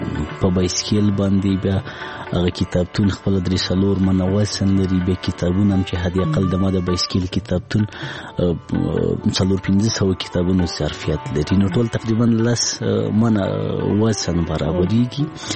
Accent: Laghman, Afghanistan; زه په لغمان کې پیدا سوی یم، په لغمان کې رالوی سوی یم، ښوونځی مې په لغمان کې لوستی، هغه کتابو او تعلیم او کتابچې او قلم سره زه په لغمان کې آشنا سوی وم.

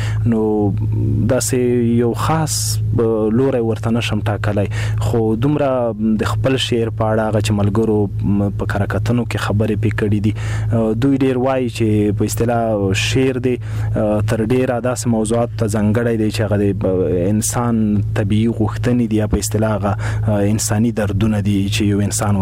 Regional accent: Khost, Afghanistan; زه د خوست یم، … دلته لوی شوی یم، دلته مې زده کړې کړې دي

